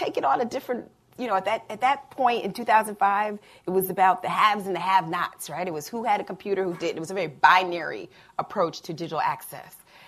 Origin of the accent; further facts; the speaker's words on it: New York, United States; I'm from New York. My hands just go all over the place.